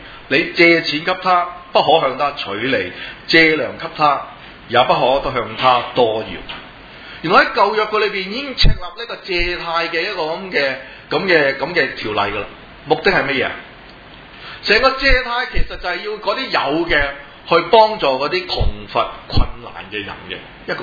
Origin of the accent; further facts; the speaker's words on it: China; 我哋中国人都讲罪债